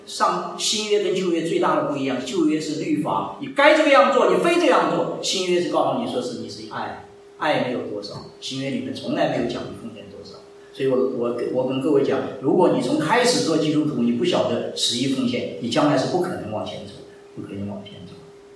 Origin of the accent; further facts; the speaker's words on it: China; 这是我们的想法，这是我们的想法，真的，这就是我们中国人。